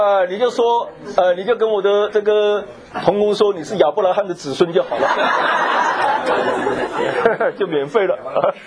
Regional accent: China; 因为我们是中国人，我们关心自己的文化嘛啊

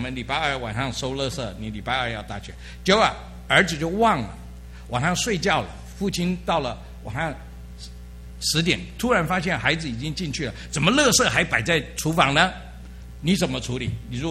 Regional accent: China; 我们中国人的父母在孩子面前的榜样

